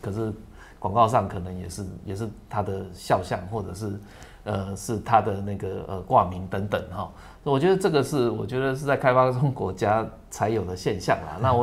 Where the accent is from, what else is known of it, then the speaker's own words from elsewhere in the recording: Taiwan; 我觉得是可以带动一些我们台湾人的一些过去没有曾经 没有过 的一些美学体验啦。